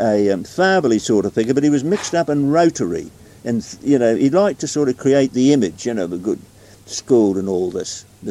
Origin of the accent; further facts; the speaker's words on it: Waiuku, Auckland, New Zealand; So Waiuku, my hometown, was a good school.